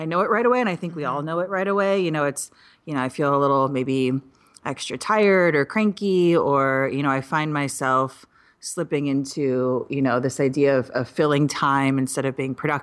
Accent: Midwest, United States; I think I'm like you, I'm from the Midwest

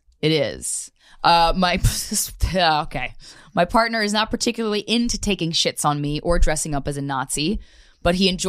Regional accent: Philippines; He goes out of his way to learn how to cook Filipino dishes. I'm Filipino. He's white.

